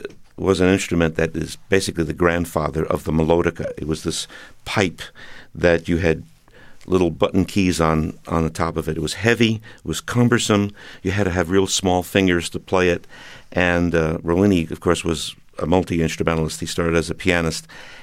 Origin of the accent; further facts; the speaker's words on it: Smithtown, New York, United States; also born or lived in Brooklyn; Well, first of all, I was born in Brooklyn and lived in Smithtown, Long Island, a very rural place.